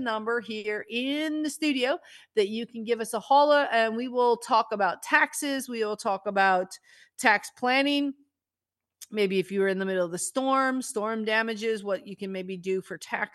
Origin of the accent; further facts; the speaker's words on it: Australia; I'm Australian, obviously.